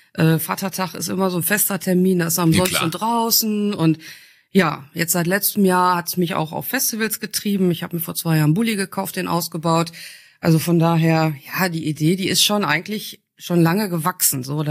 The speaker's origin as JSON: {"language": "German", "town": "Dorsten", "region": "North Rhine-Westphalia", "country": "Germany", "tie": "born or raised there", "also_born_or_lived": "Switzerland", "said": "ich bin in der Schweiz geboren und ich glaube, ich habe die längste Zeit, also bis letztens in Dorsten gelebt, weil meine Eltern dann da irgendwann gelandet sind, als wir in die Schule gekommen sind."}